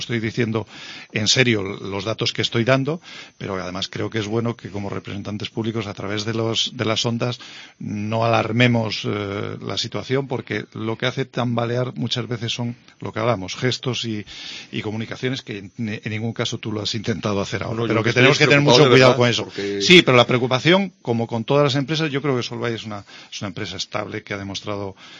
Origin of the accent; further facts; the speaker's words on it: Suances, Cantabria, Spain; Yo de Suances